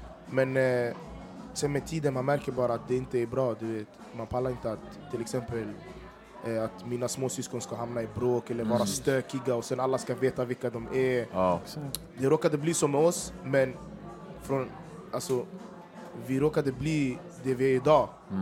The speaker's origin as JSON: {"language": "Swedish", "town": "Stockholm", "region": "Stockholm County", "country": "Sweden", "tie": "born or raised there", "said": "Jag är uppväxt i Rinkeby faktiskt."}